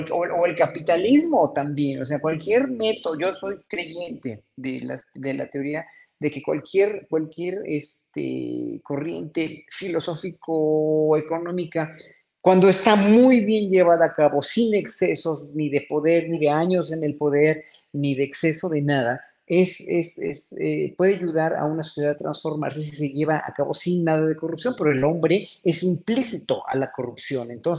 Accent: Mexico; nosotros nos vamos a defender muy dignamente como pueblo mexicano

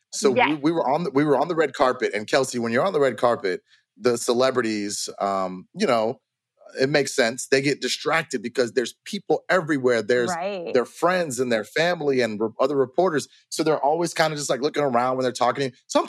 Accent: Florida, United States; Yeah, I'm from Florida. I definitely like curves.

